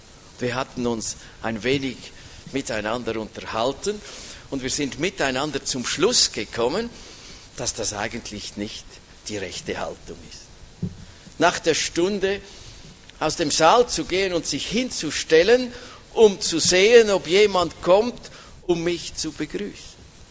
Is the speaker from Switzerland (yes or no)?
yes; Switzerland; als junger Mann, junger Bruder hatte mit einem sehr erfahrenen Bruder bei uns in der Schweiz